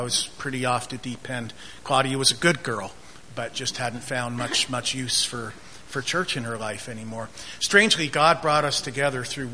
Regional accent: Toronto, Ontario, Canada; I won't tell you we're from Toronto, in case you don't like Torontonians, but that's where we're all from.

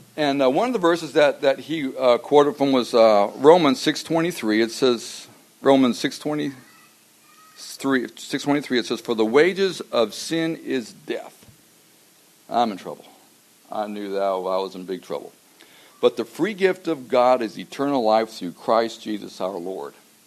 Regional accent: Colorado, United States; also born or lived in South Carolina; I grew up in Colorado, so I didn't know anything about the East Coast.

